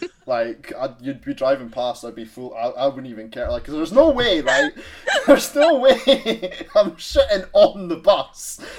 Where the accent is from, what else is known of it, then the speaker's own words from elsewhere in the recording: Scotland, United Kingdom; And we all know as Scottish people that Iron Brew is one surefire way to cure everyone's hangovers, right?